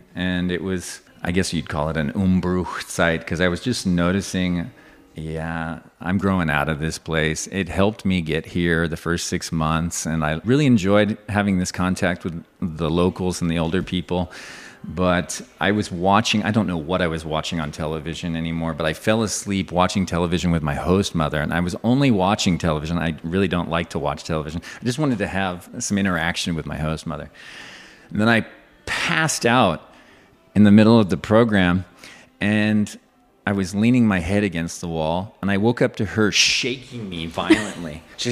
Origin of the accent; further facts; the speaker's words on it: California, United States; As much as I love my hometown and the people there and the whole atmosphere, it was really living in a bubble where this type of growth was not possible.